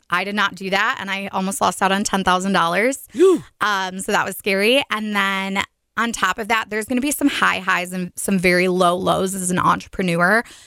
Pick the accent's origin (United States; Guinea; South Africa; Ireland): United States; Belvedere; I was raised in Belvedere. So I've lived out here basically my whole life.